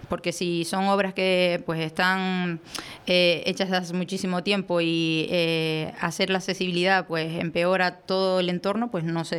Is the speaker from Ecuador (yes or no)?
no; Pinoleris, Canary Islands, Spain; Crecí viviendo en Pinoleris